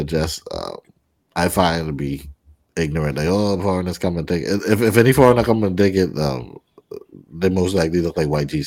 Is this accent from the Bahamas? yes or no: yes; Bahamas; Like, I'm from the Bahamas, bro.